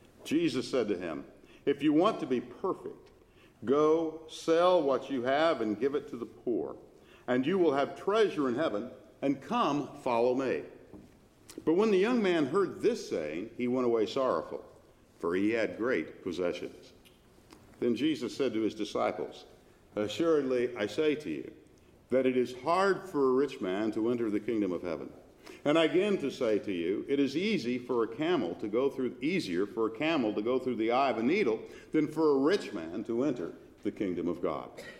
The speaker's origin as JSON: {"language": "English", "region": "Illinois", "country": "United States", "tie": "born or raised there", "said": "in the church in which I grew up in Illinois, in my hometown."}